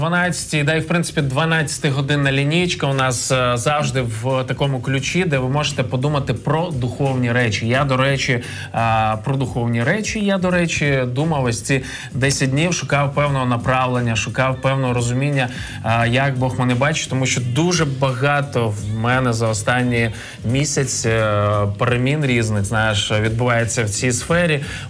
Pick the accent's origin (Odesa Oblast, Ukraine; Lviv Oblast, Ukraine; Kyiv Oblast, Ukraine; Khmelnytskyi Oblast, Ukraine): Kyiv Oblast, Ukraine; Ivankiv; я з Іванкова.